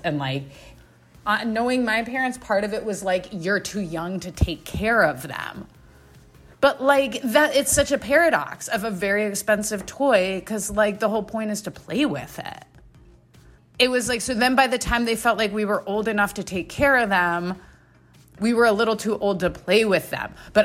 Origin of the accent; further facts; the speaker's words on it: United States; I am an American girl.